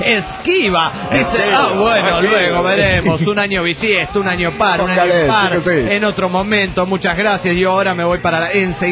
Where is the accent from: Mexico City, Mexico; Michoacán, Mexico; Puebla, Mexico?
Puebla, Mexico; de Puebla, México.